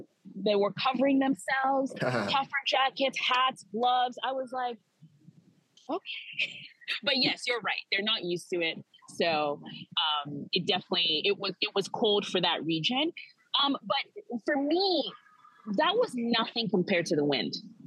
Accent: New York, United States; I'm from the East Coast. I'm from New York. So I do think the Californians were going a bit overboard.

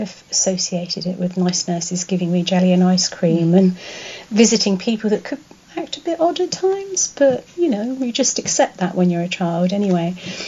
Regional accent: Ryde, South East England, United Kingdom; born there; I was born in Ryde, on Ryde seafront, my poor mum.

